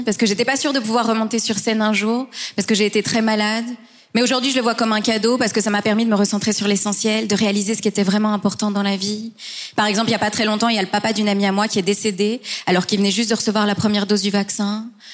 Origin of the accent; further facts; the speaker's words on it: Belgium; moi, je suis belge, mais d'origine hispano-marocaine.